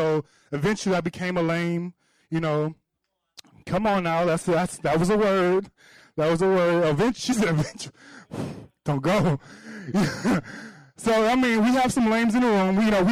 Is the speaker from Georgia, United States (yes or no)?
no; Detroit, Michigan, United States; I'm from Detroit, Detroit. Amen. Amen. That's right. That's where good people live.